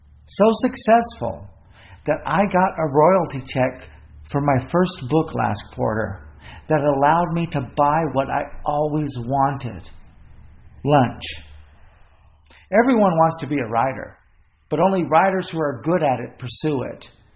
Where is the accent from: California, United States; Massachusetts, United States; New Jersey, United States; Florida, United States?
California, United States; Fresno; I come from Fresno, which is in the Central Valley.